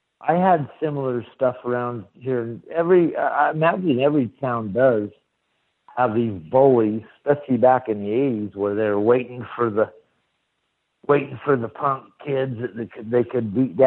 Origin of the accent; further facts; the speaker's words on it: Salt Lake City, Utah, United States; I'm from Salt Lake